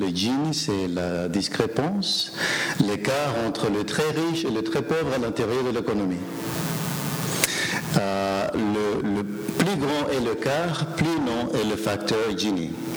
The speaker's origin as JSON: {"language": "French", "country": "Mexico", "moved": "yes", "said": "Je suis mexicain d'origine. J'ai quitté le Mexique il y a longtemps. Mais je vais souvent au Mexique, au moins une fois par an, mais mes attachements restent toujours au Mexique."}